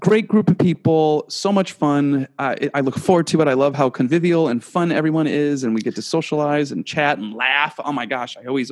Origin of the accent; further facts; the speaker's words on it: Elmira, New York, United States; I grew up in Elmira, New York, which is 5 hours or 4.5 hours west, western New York.